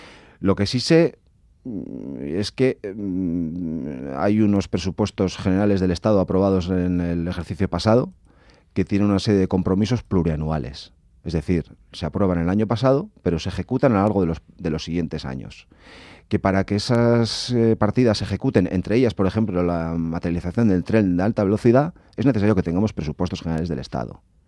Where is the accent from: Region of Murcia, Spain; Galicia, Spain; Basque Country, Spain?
Basque Country, Spain; como vasco, esto sea algo normal en mi tierra.